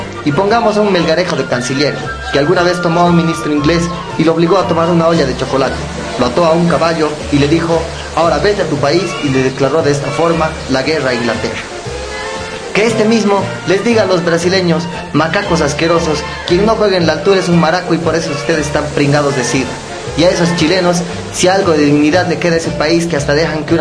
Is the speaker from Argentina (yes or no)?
no; Bolivia; nosotros somos bolivianos y todo lo vendemos